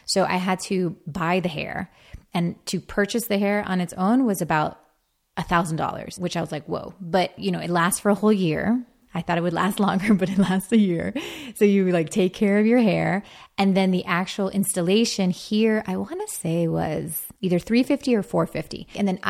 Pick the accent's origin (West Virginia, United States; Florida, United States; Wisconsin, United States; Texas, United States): Florida, United States; Miami; And it's funny because I'm from Miami. So obviously it's like the capital of plastic surgery and all that.